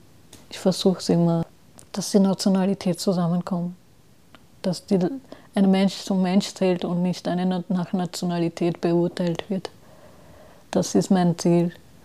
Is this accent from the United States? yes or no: no; Austria; ich bin selber Österreicherin, habe eine Staatsbürgerschaft, ich bin hier aufgewachsen.